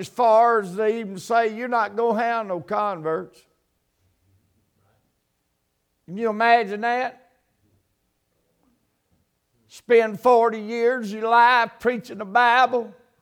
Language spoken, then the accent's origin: English; Louisiana, United States; back where I'm from, I was born and raised in Louisiana.